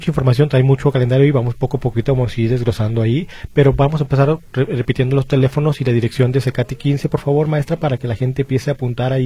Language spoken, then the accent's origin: Spanish; Guadalajara, Jalisco, Mexico; yo por aquel lado crecí ahí por Talpita y Santa María.